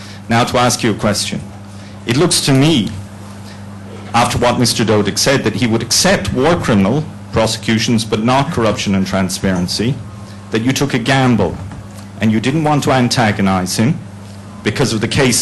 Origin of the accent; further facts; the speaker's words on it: Ireland; I look at this as an Irish person who's worked in the region for the last 15 years on both sides of the camera.